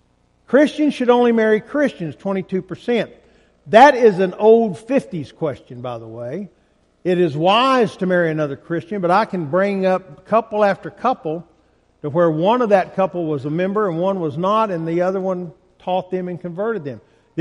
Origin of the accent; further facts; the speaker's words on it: Indiana, United States; now in Alabama, United States; You can tell I'm from Indiana, right? You might need to have a football field here in Alabama.